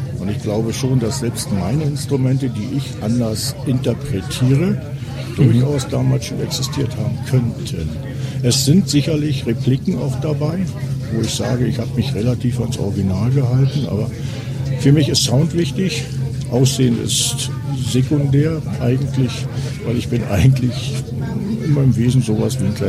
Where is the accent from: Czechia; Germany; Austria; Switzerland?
Germany; Brandenburg; Wir kommen aus dem Norden Deutschland, 100 Kilometer nördlich von Berlin, wo die vielen, vielen Seen sind, nahe dem Mecklenburger Land.